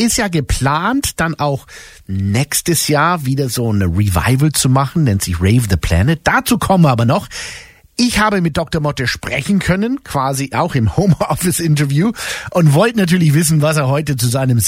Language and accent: German; Berlin, Germany; Das freut uns zu hören als Berliner